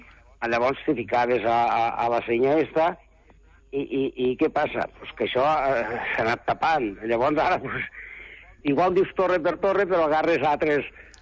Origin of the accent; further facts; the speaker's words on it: Les Cases d'Alcanar, Catalonia, Spain; A veure, aquí a les Cases del Canà, jo soc de les Cases del Canà